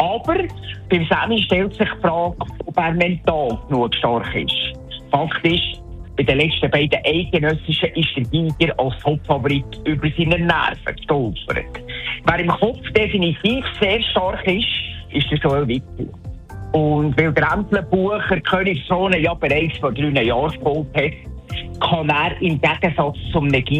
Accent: Bern, Switzerland; dann sage ich als Berner sage ich jetzt halt.

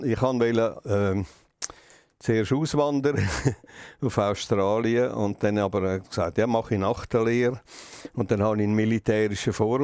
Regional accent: Bergdietikon, Aargau, Switzerland; Bergdietiken, Bauerndorf damals noch, bevor die Steuern so günstig geworden sind.

